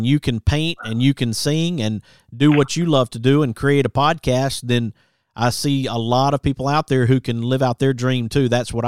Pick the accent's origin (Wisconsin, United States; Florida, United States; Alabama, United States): Alabama, United States; just tell them you want to make tortillas being born and raised in Alabama.